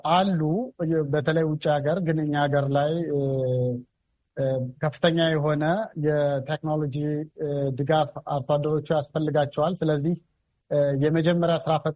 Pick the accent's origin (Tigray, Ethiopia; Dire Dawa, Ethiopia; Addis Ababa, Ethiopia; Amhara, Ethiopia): Amhara, Ethiopia; Anewari; መሬት ተከራይቼ ለአንድ ሄክታር ተከራይቼ እዛው ተወልጄ ያደግኩበት ከተማ አነዋሪ ከተማ